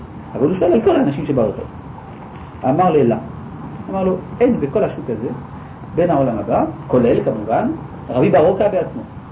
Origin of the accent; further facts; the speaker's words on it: Jerusalem, Jerusalem District, Israel; אם אני אומר על עצמי, למשל, אני בן ירושלים.